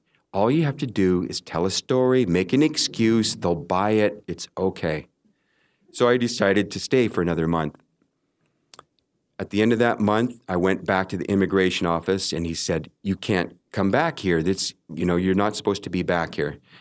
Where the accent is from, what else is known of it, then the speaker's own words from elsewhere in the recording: Canada; I mean, I'm Canadian, so I'm a rule follower.